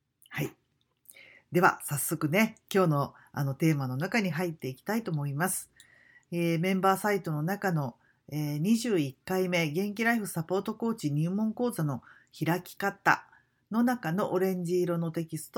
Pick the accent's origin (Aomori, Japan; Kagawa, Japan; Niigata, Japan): Kagawa, Japan; 地元香川ではそんな風にずっとやってきました。